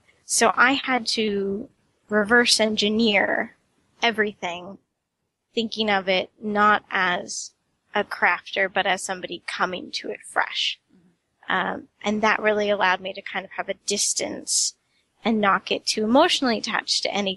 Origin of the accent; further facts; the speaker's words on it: United States; For growing up in America, you know, I didn't have cable growing up, so I have a very British sense of humor.